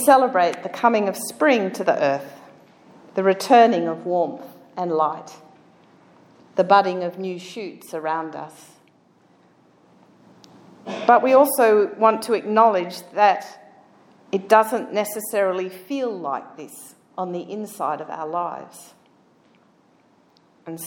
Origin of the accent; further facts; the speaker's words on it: Canberra, Australian Capital Territory, Australia; And growing up in Canberra and living here, as you will know, spring was always a big deal.